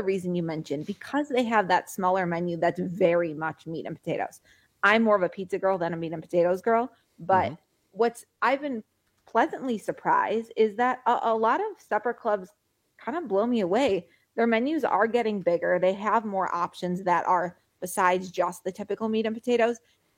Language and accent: English; Chicago, Illinois, United States; I grew up in the Chicago area. And even though that's only 2 hours from Madison, the supper club culture is entirely different.